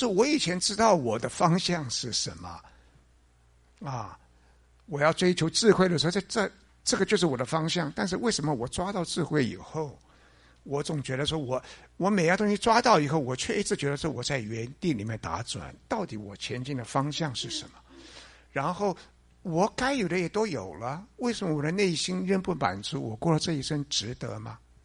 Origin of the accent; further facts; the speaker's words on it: China; 连我们中国人，以前要杀那个罪犯的时候是什么时候杀